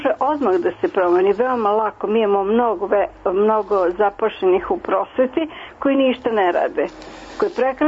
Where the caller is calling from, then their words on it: Zrenjanin, Vojvodina, Serbia; Ja sam iz Zrenjanina